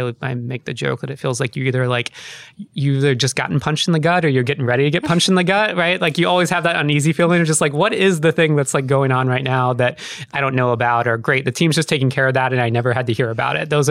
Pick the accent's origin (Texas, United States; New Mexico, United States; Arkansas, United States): Texas, United States; also born or lived in New Orleans; Like I mentioned I'm from Texas. I lived in New Orleans for a little while.